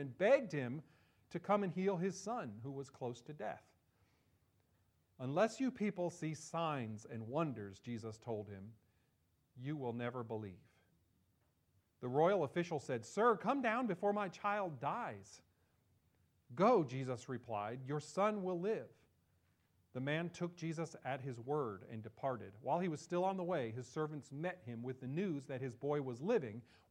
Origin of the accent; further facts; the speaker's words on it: New Jersey, United States; I remember going off to seminary and returning to my home church, the one I grew up in New Jersey.